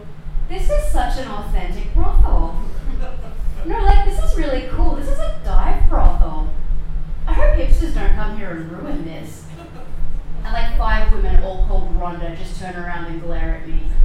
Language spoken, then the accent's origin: English; Perth, Western Australia, Australia; Of course, Perth is beautiful. It's my hometown, so I grew up here.